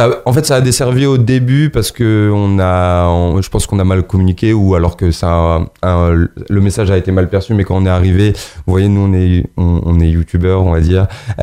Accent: Magnanville, Île-de-France, France; Moi, je suis de Magnanville

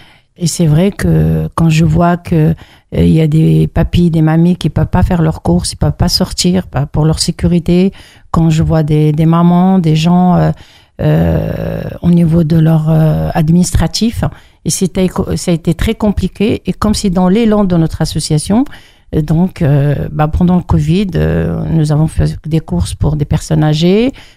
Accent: Mantes-la-Jolie, Île-de-France, France; je suis une native de Mantes-la-Jolie. J'ai grandi à Mantes. Je suis venue, j'avais 8-9 ans à Mantes-la-Jolie.

